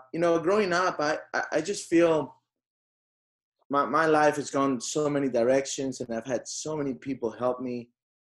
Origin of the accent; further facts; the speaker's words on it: Mexico; English is a second language; I always, maybe it's growing up in Mexico, maybe it's growing up with not everything given to me, or, you know, middle class, normal